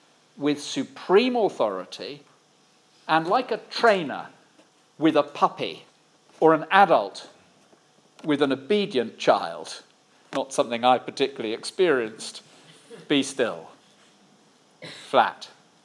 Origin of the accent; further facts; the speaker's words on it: South West England, United Kingdom; I come from the West Country, down in Cornwall, and we go back there often.